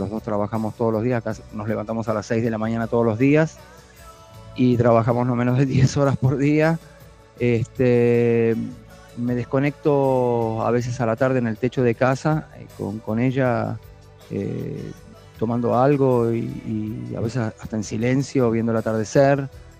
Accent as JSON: {"language": "Spanish", "region": "Buenos Aires", "country": "Argentina", "tie": "born or raised there", "said": "Yo me crié en el barrio de Almagro, en Argentina, en el mercado de Abasto"}